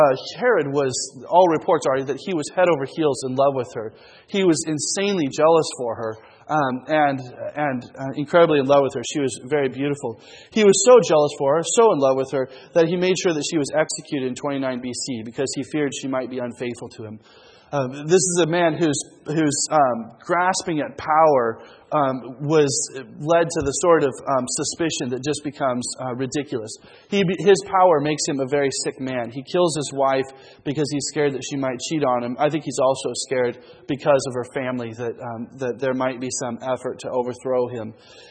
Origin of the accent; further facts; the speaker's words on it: Moscow, Russia; English is a second language; Of course, I'm coming from Moscow, so perhaps my scale is a bit off.